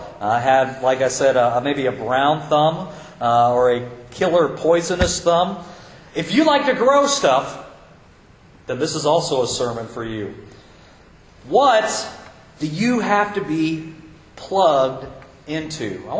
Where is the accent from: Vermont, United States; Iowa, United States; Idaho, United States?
Iowa, United States; I grew up in Iowa, and my ministry was going out and helping farmers.